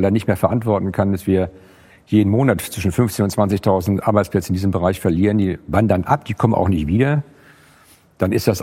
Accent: Schleswig-Holstein, Germany; ich komme ja aus Schleswig-Holstein, ich bin so froh

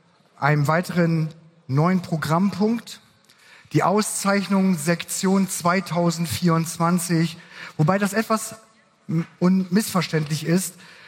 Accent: Northern Germany, Germany; Das fällt mir als Norddeutscher besonders leicht.

